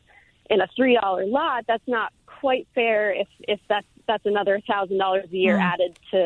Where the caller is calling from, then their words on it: New Hope, Pennsylvania, United States; I'm actually calling from New Hope, but I lived in West Philadelphia for a long time.